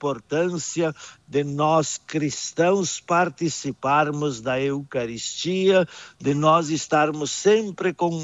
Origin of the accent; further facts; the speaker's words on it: Rio Grande do Sul, Brazil; now in Ijuí, Brazil; E como eu venho da Serra Gaúcha e observando também já a tradição de Ijuí, uhum.